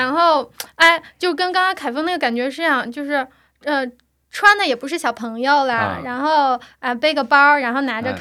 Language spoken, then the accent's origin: Chinese; Xi'an, Shaanxi, China; 我从小西安长大，西安有一片就钟楼旁边的位置，那是最金贵的位置